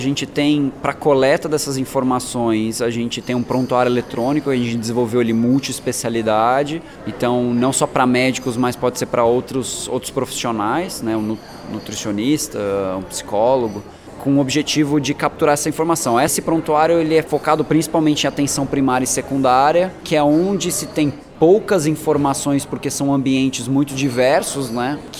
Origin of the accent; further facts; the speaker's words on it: São Paulo, Brazil; also born or lived in Germany; Eu nasci na Alemanha, mas vim cedo pro Brasil, torci pro Brasil na Copa, torci pro time errado. Eu vim para São Paulo para estudar, eu fui criado no interior